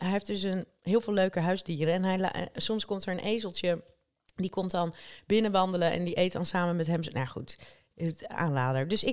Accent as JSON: {"language": "Dutch", "town": "Rotterdam", "region": "South Holland", "country": "Netherlands", "said": "Ja, ik ben katholiek opgevoed en ik kom uit Rotterdam, nog een stuk noordelijker dan jij."}